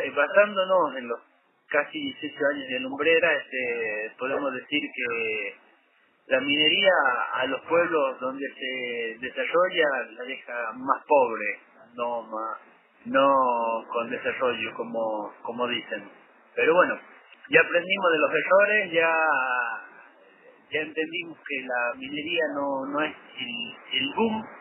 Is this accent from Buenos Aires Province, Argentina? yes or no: no; Andalgalá, Catamarca, Argentina; yo soy nacido en Andalgalá, sí. Y quiero seguir viviendo en Andalgalá mientras la vida me deje